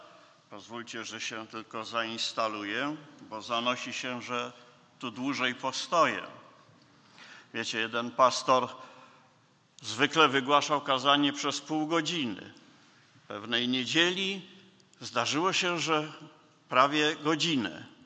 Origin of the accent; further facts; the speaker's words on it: Gdańsk, Pomeranian Voivodeship, Poland; Ja wywodzę się stąd, z Gdańska